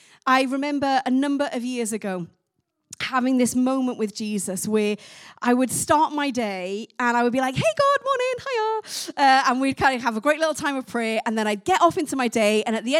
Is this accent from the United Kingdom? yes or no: yes; Wales, United Kingdom; I'm Welsh, so I say the word Luke really funny.